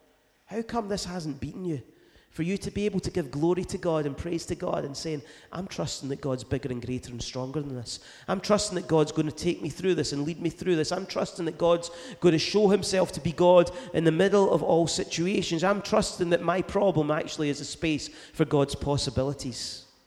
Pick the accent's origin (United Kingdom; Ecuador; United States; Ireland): United Kingdom; Greenock, Scotland; So I know I come from Greenock, but I do know that 10 follows, or 10 comes before 11.